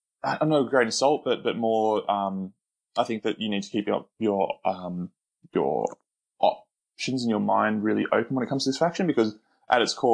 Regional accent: Sydney, New South Wales, Australia; I am from Sydney, Australia.

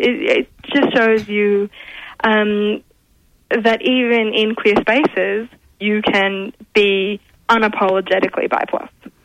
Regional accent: Sydney, New South Wales, Australia; So I grew up in Sydney.

